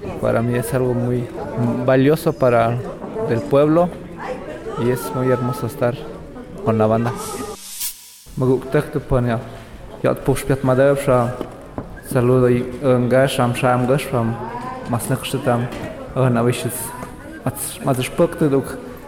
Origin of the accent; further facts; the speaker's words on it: Santa María Tlahuitoltepec, Oaxaca, Mexico; Como soy de Tlave, ahí mismo me acerqué a practicar, a estudiar la música.